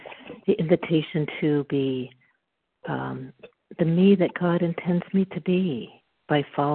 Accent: Washington, United States; I'm from Washington State.

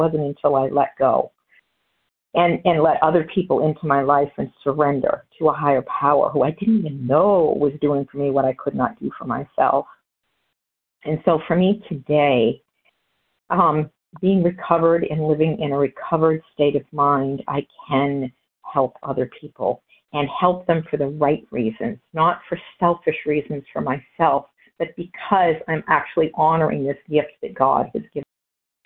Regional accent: New Hampshire, United States; I'm calling from Florida. I hail from New Hampshire, but snowbirding in Florida, and so I'm very grateful to be here.

